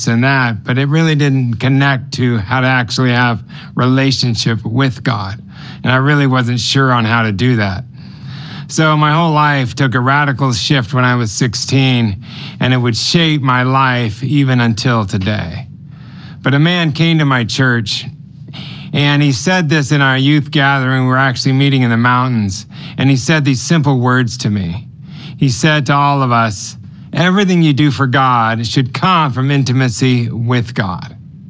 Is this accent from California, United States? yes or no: yes; Los Angeles, California, United States; I grew up in Los Angeles, and my parents were from Europe. My dad was Swiss, mother was Swedish, and they actually met in Los Angeles